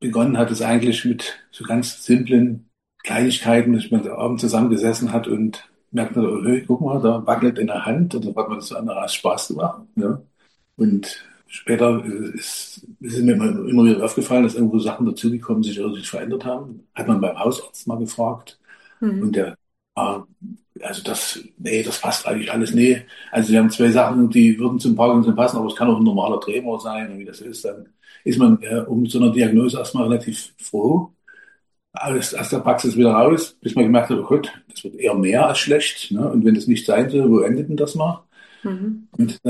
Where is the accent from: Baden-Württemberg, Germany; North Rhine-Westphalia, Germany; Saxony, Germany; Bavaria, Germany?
Saxony, Germany; Also wir kommen aus der Nähe von Dresden, sind unterschiedlich alt, bisschen sehr unterschiedlich. Vielleicht ist es ja auch nicht ganz so leicht gewesen am Anfang. Ich bin 64 und Christina ist 78.